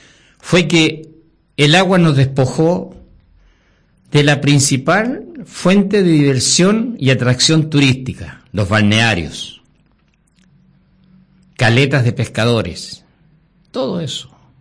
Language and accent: Spanish; Chile; como todo chileno, hay que poner el pecho al frente y seguir avanzando